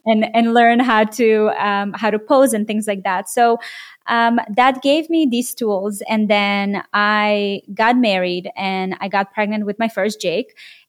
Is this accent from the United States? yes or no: no; Israel; So I grew up in Israel